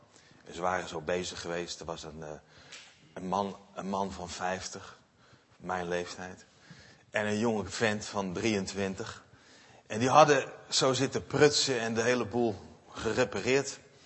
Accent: Eindhoven, North Brabant, Netherlands; Ik ben dat niet gewend. Ik kom uit Eindhoven en daar zitten we wat dichter op elkaar.

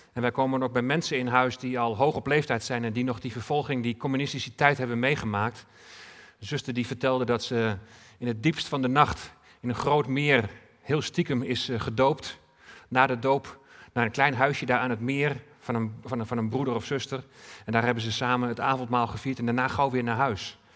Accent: Deventer, Overijssel, Netherlands; Nou, wij zijn geboren en getogen in Deventer en daar opgegroeid. Ik ben ongelovig opgegroeid, op mijn 9e tot geloof gekomen in de Heer Jezus.

